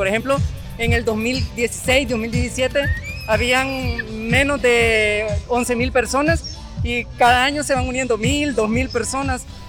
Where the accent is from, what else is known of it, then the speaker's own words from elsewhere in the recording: Santa Ana, El Salvador; Hacemos entregas en Santa Ana, más que todo porque soy de Santa Ana.